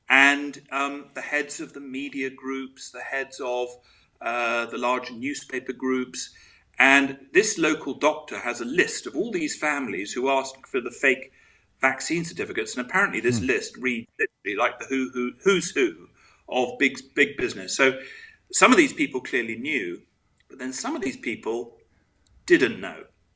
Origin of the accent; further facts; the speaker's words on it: Switzerland; they lived overseas, and I grew up in Switzerland